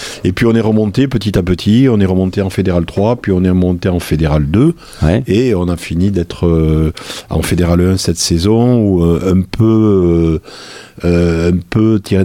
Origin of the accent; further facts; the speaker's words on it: Soustons, Nouvelle-Aquitaine, France; also born or lived in Paris; Je suis natif de Souston, donc j'ai joué au Souston, au rugby, toute ma jeunesse. Je suis passé pas mal d'années à Paris.